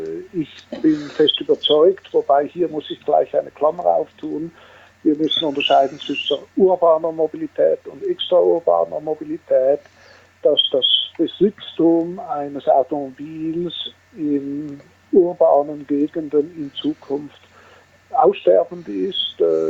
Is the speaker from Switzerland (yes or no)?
yes; Switzerland; Wie man hört, bin ich Schweizer